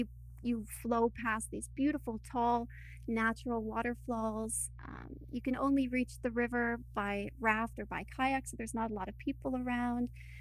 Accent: Canada; now in Costa Rica; I'm originally from Canada, and so I'm even further north than you are.

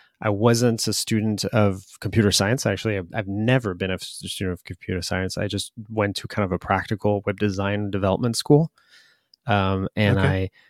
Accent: France; I'm from the France.

